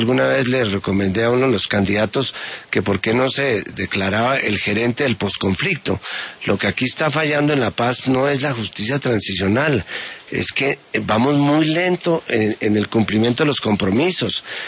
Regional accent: Colombia; como colombiano

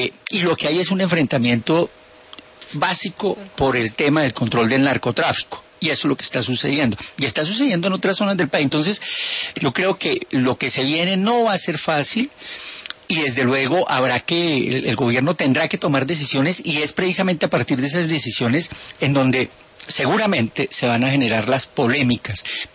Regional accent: Colombia; Y no solamente vamos a tener problemas como colombianos

